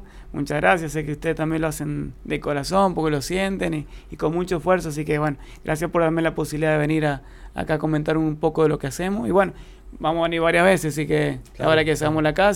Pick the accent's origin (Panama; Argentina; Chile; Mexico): Argentina; San Juan; hacia afuera somos todos sanjuaninos y sanjuaninas que queremos lo mejor para esta provincia.